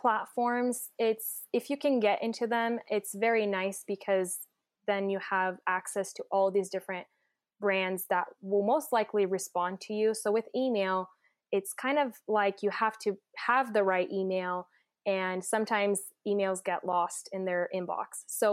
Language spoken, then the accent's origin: English; Brazil; I grew up in Brazil, so money was very limited in my family.